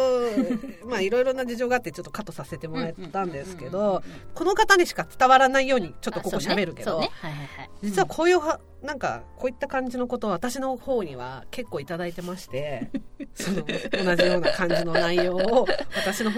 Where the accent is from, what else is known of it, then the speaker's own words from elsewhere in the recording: Tokyo, Japan; born there; 生まれは東京都です。